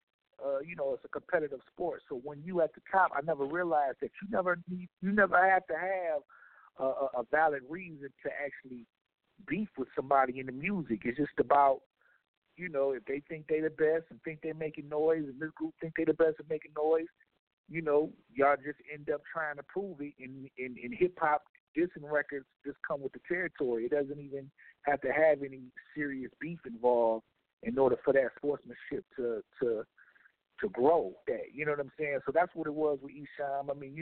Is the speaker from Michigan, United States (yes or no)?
yes; Detroit, Michigan, United States; We was young, and we come from Detroit.